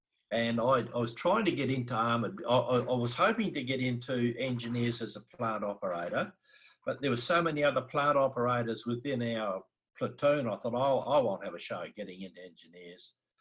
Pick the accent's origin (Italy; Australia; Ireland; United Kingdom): Australia; Greenock, South Australia; also born or lived in Kapunda; And my first years, we lived a little place west of Greenock called Nain, about 3 kilometres west of Greenock. My parents built a house in Greenock, and then we moved to Greenock. I went to Greenock School, went to Newry High School.